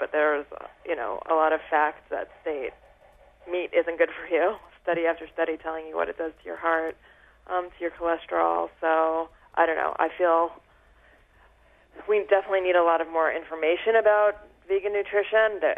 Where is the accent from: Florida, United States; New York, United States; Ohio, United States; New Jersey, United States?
New York, United States; Brooklyn; And growing up in Brooklyn, I was able to find a lot of like different cuisines